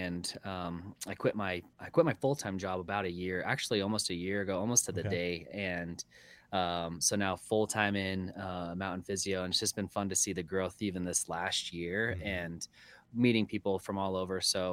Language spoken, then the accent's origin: English; Salt Lake City, Utah, United States; I grew up in Salt Lake, really.